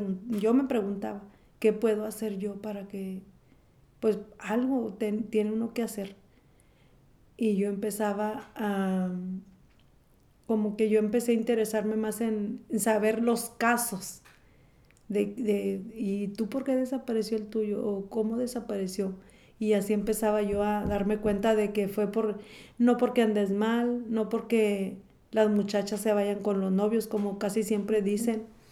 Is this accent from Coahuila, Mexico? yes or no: yes; San Pedro de las Colonias, Coahuila, Mexico; born there; yo nací en San Pedro de las Colonias, Coahuila